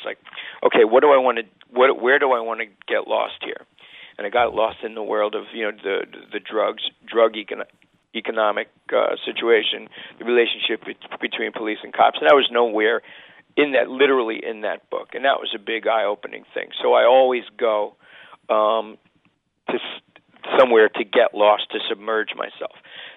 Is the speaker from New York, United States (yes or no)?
yes; Bronx, New York, United States; About growing up in the Bronx, because at that point I was at Stanford, and I'd never really been out of New York State before